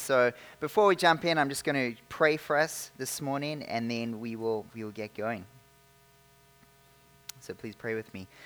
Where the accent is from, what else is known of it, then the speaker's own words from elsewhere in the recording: South Africa; moved away as an adult; now in Canada; They think I'm from Australia. Sorry for them. I'm actually from South Africa, and I came here about 6 years ago to study at Regent College.